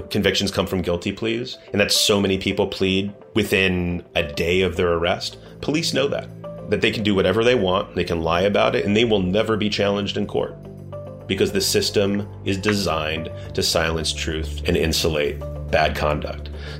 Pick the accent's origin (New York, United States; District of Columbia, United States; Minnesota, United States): District of Columbia, United States; Washington; I grew up in Washington, D.C.